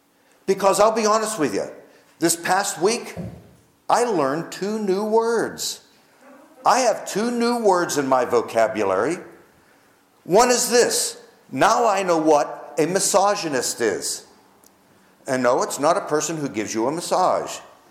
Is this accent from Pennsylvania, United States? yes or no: yes; Pittsburgh, Pennsylvania, United States; Well, sorry, I'm from Pittsburgh and I'm staying.